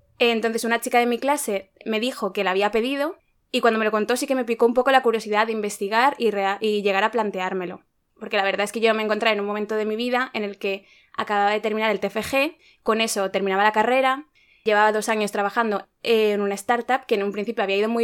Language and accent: Spanish; Madrid, Community of Madrid, Spain; conocer gente y lugares súper diferentes pues a de donde yo soy, a Madrid